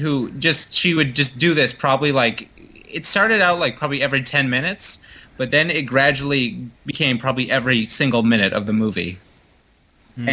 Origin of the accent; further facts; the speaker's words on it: Canada; But you know, I'm Canadian, so I was polite, and I did nothing.